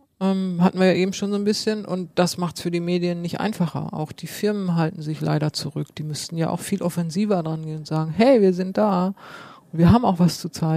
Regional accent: Hanover, Lower Saxony, Germany; Als Hannoveranerin natürlich sehr groß

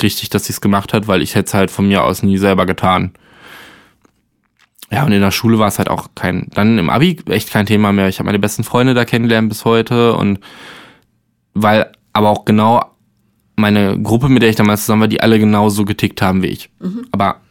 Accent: Arnsberg, North Rhine-Westphalia, Germany

